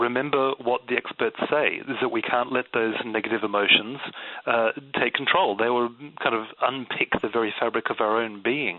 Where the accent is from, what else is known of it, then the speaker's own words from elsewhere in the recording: Australia; now in United Kingdom; we have it here in the UK, we have it in Australia, my home country.